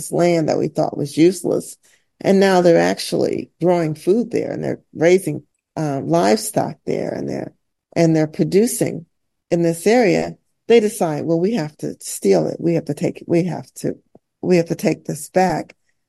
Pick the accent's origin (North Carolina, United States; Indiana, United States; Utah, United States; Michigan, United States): Michigan, United States; I'm not from Bethesda. I'm actually from Michigan.